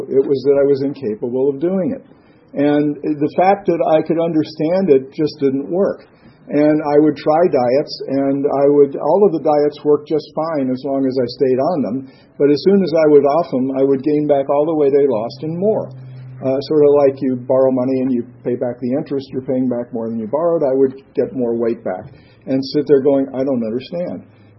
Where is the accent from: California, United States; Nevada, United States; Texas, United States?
Texas, United States; In the early 50s, when I was growing up in Texas, my mom had a local television show